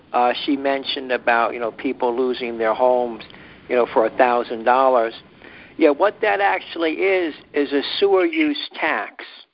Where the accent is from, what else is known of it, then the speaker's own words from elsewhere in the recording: Connecticut, United States; Connecticut.